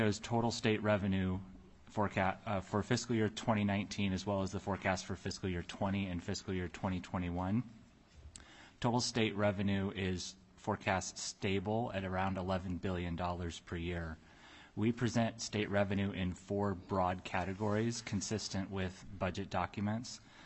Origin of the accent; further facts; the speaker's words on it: Juneau, Alaska, United States; I grew up in Juneau, lived in Alaska most of my life.